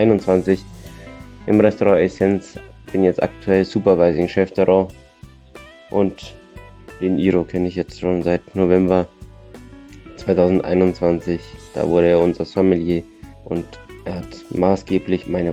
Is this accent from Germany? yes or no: yes; Straubing, Bavaria, Germany; ich bin 26 Jahre alt. Gebürtig aus Straubing